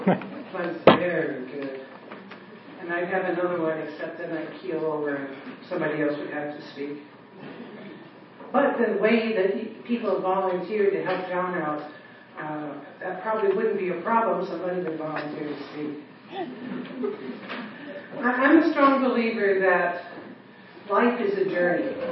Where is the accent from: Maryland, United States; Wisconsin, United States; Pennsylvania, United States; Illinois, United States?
Illinois, United States; Chicago; But I grew up in the Chicago area, and I grew up in a home that for many years was absolutely not a Christian home.